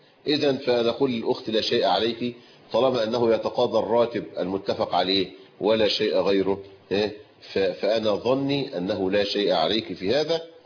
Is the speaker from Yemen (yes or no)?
no; Egypt; كل هذه من البدع التي فشت عندنا في مصر